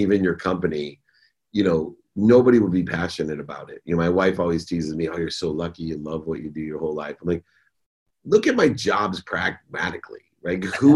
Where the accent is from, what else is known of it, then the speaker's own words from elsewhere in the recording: Midwest, United States; One of my true beliefs, because I grew up in the Midwest, single mom, six kids, the same type of atmosphere as you, right?